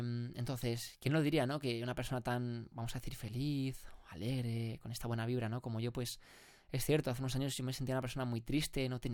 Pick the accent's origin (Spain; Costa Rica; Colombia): Spain; Barcelona, Catalonia; moved away as an adult; now in Canary Islands, Spain; decidí irme de casa de mis padres y me fui, ¿no? De la ciudad, me fui de Barcelona. Ahora estoy aquí de vuelta, pasando unos mesecitos, ahora en verano y demás, pero en breve me volveré a ir para Canarias, que es donde actualmente estoy viviendo